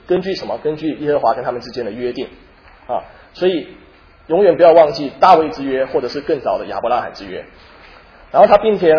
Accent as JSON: {"language": "Chinese", "country": "China", "said": "比方说，我们中国人说“六畜兴旺”啊"}